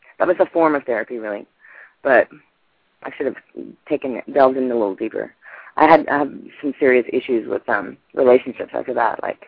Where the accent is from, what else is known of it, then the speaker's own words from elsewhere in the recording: Louisiana, United States; he happens to be from the same hometown I am from. We're both from Louisiana